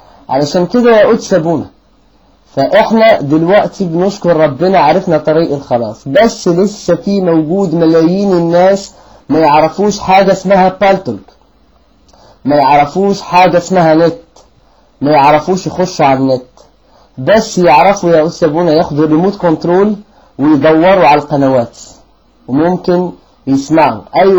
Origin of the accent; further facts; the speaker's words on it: Morocco; لا انا مغربي، انا مغربي يعني ونتكلم بالمغربيه تكون احسن لكي لا يكون تشكيك